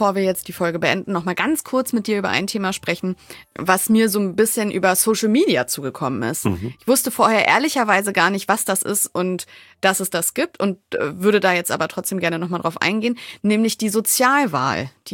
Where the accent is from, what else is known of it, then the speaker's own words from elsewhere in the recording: Wolfsburg, Lower Saxony, Germany; ich bin aus Wolfsburg, da passiert das so.